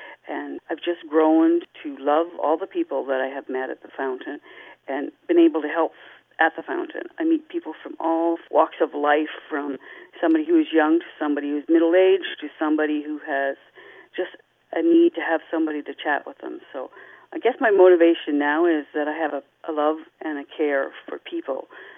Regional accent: White Lake, Ontario, Canada; I grew up in White Lake. When I married my husband 43 years ago, I moved to Erin Pryor, and so I've called Erin Pryor home for all that time.

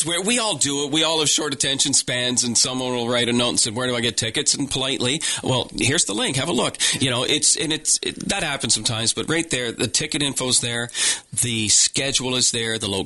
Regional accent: Monastery, Nova Scotia, Canada; I grew up in Monastery, and I love seeing New York listed beside Antigonish.

